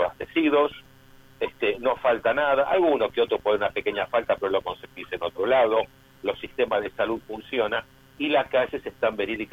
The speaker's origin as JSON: {"language": "Spanish", "country": "Argentina", "also_born_or_lived": "Italy", "said": "yo viví 8 años en Italia. Soy argentino, israelí, también soy italiano."}